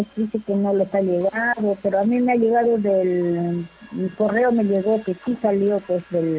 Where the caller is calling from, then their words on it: Lima, Peru; soy de acá de San Martín de Porres, avenida Pacasmayo.